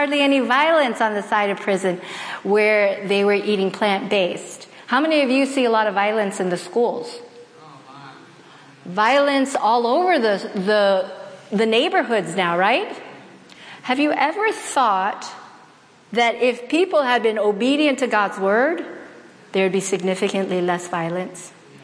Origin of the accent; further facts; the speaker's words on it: South Korea; I'm from the Korean culture, and we're like, but that's not Korean food.